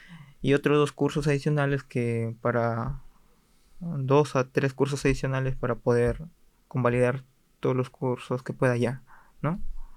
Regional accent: northern Peru, Peru; now in Chile; yo soy de Perú, de la parte norte

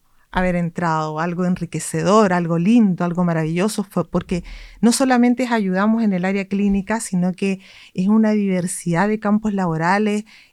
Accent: Arica, Arica y Parinacota, Chile; Yo soy ariqueña, nací y criada en Arica. Estudié en la Universidad de Tarapacá.

